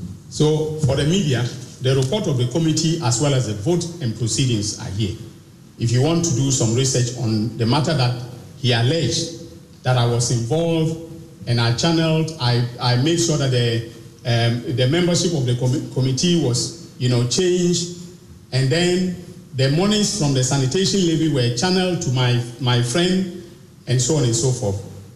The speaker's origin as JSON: {"language": "English", "town": "Zorun", "country": "Ghana", "tie": "born or raised there", "said": "But let him be warned that in my hometown of Zorun, we do not fear mud being thrown at us."}